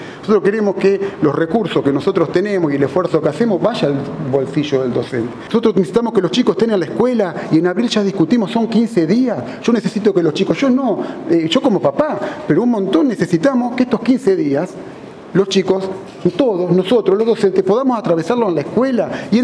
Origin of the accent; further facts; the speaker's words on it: Santa Fe, Argentina; lo sumamos como santafesinos y como argentinos